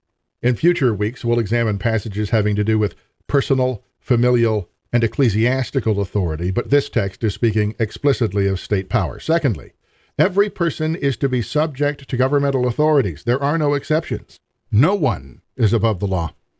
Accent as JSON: {"language": "English", "country": "Canada", "said": "I should mention, as a Canadian pastor, I'll be speaking extensively about my context and from my context"}